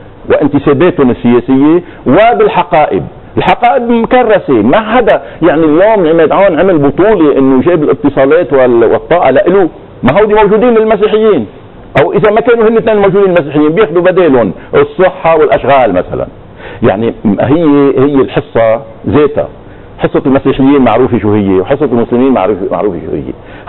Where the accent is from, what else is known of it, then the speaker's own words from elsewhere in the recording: Lebanon; انا كمواطن لبناني عادي ما بشتغل بردات الفعل